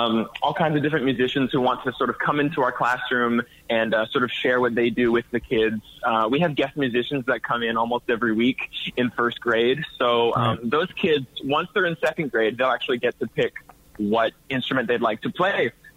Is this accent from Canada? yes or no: yes; Sarnia, Ontario, Canada; Yeah, I was on the street team. Back in my hometown. It was a great summer gig, actually.